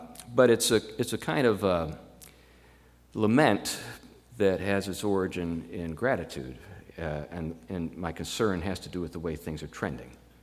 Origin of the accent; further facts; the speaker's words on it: Pennsylvania, United States; So my father deserted our family when I was 11 years old in this bleak situation in western Pennsylvania.